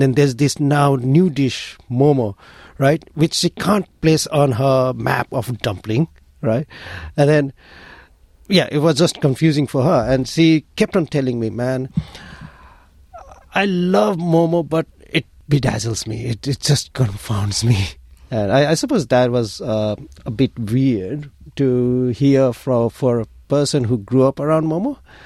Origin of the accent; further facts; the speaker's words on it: Kathmandu, Bagmati, Nepal; So I remember growing up in Kathmandu, they would serve momo in like these steel plates